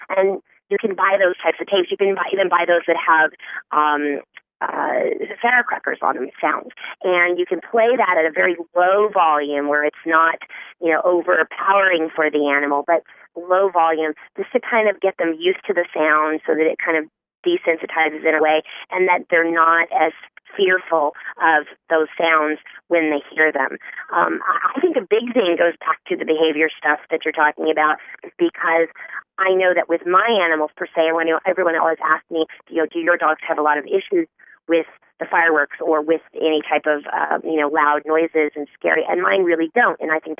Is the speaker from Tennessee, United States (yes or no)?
yes; Tennessee, United States; now in California, United States; I'm from Tennessee, so I know what all the thunderstorms and things are like just from, you know, being from back the area. But living out here in the central part of California